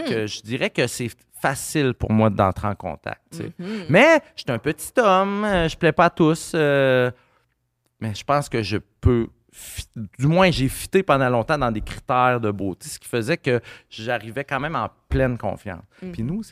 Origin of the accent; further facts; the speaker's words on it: Rimouski, Quebec, Canada; je suis de Rimouski.